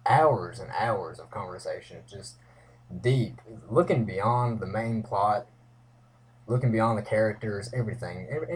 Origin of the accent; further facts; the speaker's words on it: Breckinridge County, Kentucky, United States; Like I said before … I'm also from Breckenridge County, Kentucky.